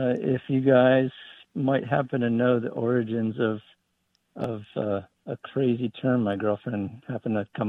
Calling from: Virginia, United States; Nassauwatox, Virginia, the Eastern Shore.

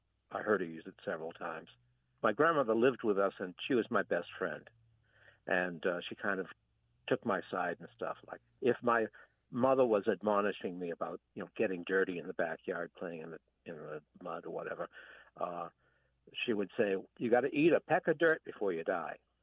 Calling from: Massachusetts, United States; I'm calling from Cape Cod.

